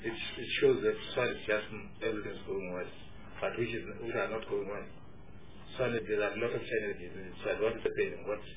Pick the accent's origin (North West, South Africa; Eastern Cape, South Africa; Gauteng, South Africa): Gauteng, South Africa; because I'm from Gauteng.